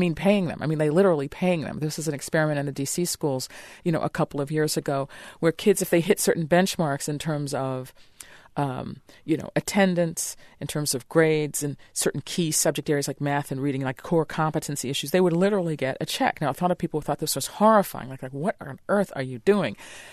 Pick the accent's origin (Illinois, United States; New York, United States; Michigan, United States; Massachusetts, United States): New York, United States; my parents got all the newspapers in the city where we grew up in New York